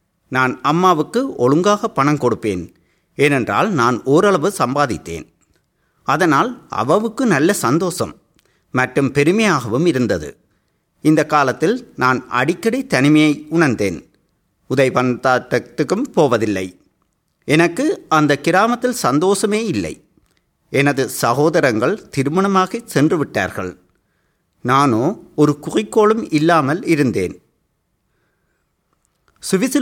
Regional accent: Northern Province, Sri Lanka; நான் யாழ்ப்பாணத்துக்கு அருகிலுள்ள கடல் சார்ந்த பிரதேசத்தில் பிறந்து வளர்ந்தேன்.

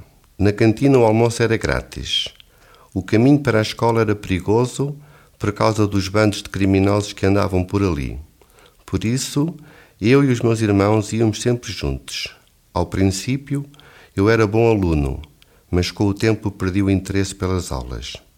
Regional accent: Lisbon, Portugal; moved away as an adult; now in Solothurn, Switzerland; venho de Portugal. Tenho 31 anos e vivo há 10 anos em Solothurn. Não sou casado, mas tenho um filho de 2 anos de idade. Cresci em Lisboa com 2 irmãs e 2 irmãos.

